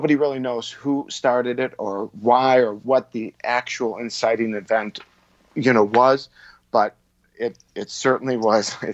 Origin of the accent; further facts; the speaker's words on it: Detroit, Michigan, United States; I was living in, I was in Detroit. I'm from Detroit.